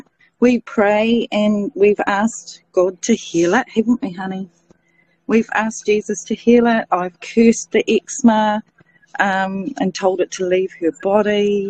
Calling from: New Zealand; We're joining you from New Zealand.

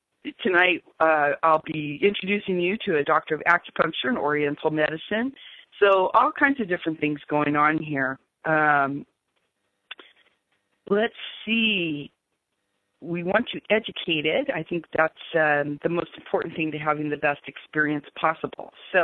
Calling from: Los Angeles, California, United States; I'm calling from Los Angeles, so it's down to the high 50s here, and we're freezing to death.

